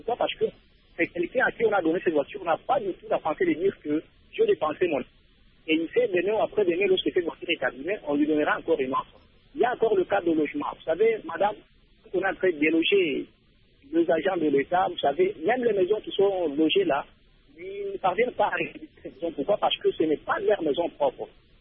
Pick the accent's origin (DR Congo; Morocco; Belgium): DR Congo; ici chez nous, en RDC